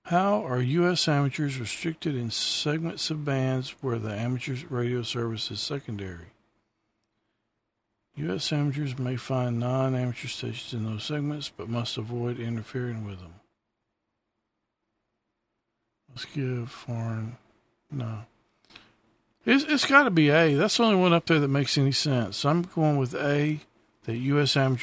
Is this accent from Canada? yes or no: yes; Canada; I'm Canadian.